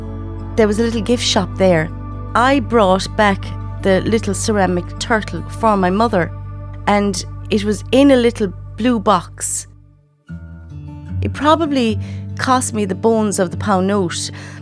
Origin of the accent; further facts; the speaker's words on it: Ballyseedy, Munster, Ireland; I am originally from Ballyseedy, currently living just outside Tralee in Ballard.